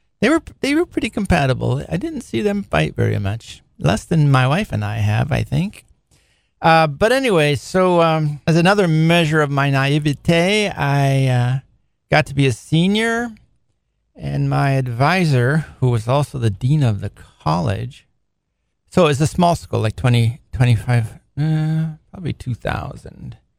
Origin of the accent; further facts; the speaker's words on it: Portland, Oregon, United States; And that was at the University of Portland out in Oregon. I'm from Portland.